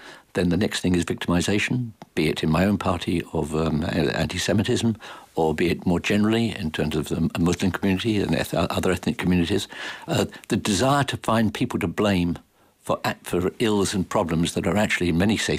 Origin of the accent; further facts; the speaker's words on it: United Kingdom; now in Ireland; I am British. I live in Ireland.